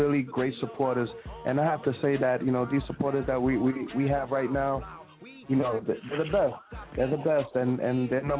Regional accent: New York City, New York, United States; I was raised and born in Harlem, New York.

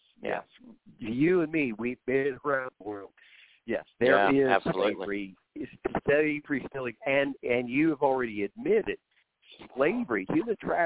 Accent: Oklahoma, United States; And I'm from Oklahoma. I sure did. That's where I heard about the Trail of Tears.

